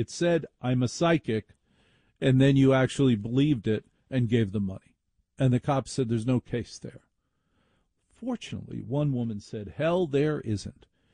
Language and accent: English; Maplewood, New Jersey, United States; In my house when I was growing up in Maplewood, New Jersey, there was as many toys as Christmas.